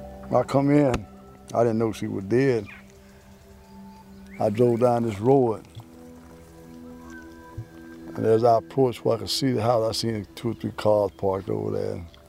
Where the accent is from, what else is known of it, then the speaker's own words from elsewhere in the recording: Meadville, United States; Growing up in Meadville at that time, our dad died when I was 2.5 years old.